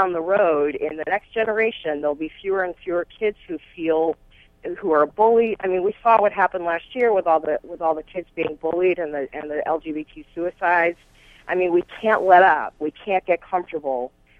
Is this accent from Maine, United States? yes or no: yes; Maine, United States; And I think particularly when I think about my home state of Maine and some of the more rural communities